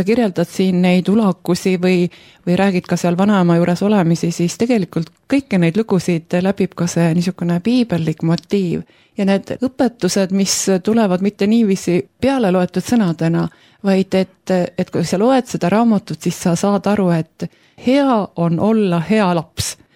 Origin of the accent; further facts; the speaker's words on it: Kiviõli, Ida-Viru County, Estonia; mina olen just Kivõlist.